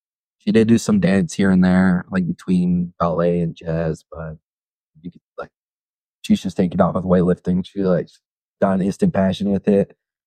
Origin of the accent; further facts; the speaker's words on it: El Paso, Texas, United States; also born or lived in Arizona; Originally born in Arizona, but for the most part, I grew up in El Paso, Texas. I did spend some time in Tennessee.